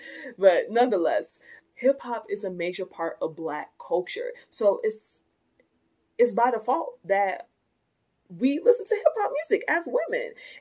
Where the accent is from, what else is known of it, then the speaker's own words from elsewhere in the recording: United States; I come from a low income background. I'm able-bodied. I am heterosexual. I'm cisgender. I'm American.